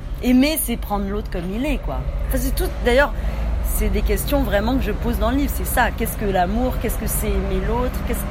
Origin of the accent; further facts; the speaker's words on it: Lille, Hauts-de-France, France; Moi, je connais bien parce que je suis lilloise